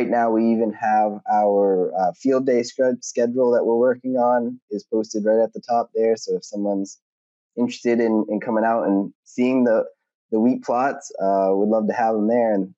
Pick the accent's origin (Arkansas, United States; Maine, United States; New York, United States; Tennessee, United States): Maine, United States; she's from Washington, I'm from Maine. I've got family in Florida. She's got family in Arizona.